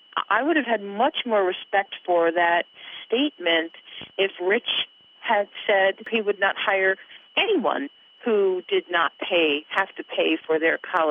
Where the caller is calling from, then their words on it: Rotterdam, South Holland, Netherlands; I'm calling from Rotterdam.